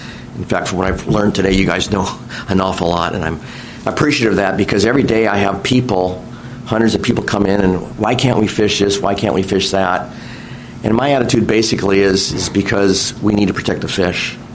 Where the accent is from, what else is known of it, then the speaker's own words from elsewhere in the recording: Seattle, Washington, United States; now in Bellevue, United States; I grew up in Seward Park. I moved down to Renton on the lake. When I got married, I lived in Leschi. I now live half a mile from Newport Marina in Bellevue Side.